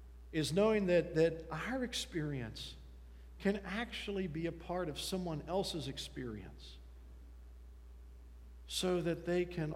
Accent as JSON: {"language": "English", "region": "West Virginia", "country": "United States", "tie": "born or raised there", "said": "I was raised in Wirt County. I bleed orange and black."}